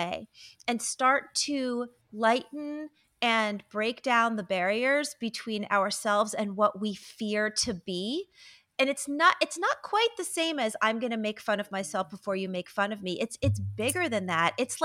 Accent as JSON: {"language": "English", "region": "New York", "country": "United States", "said": "I can hear in your voice you're a New Yorker. I am a New Yorker."}